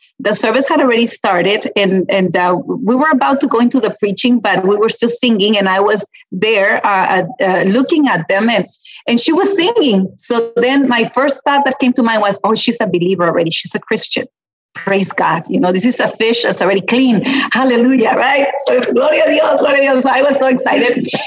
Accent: Peñitas, Texas, United States; Peñitas, I love Peñitas, and everywhere I go, I say I'm from Peñitas

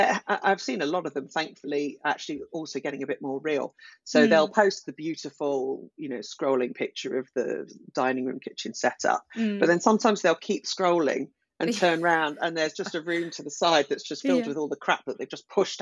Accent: United Kingdom; we're British as well. The British, we love a moan, don't we?

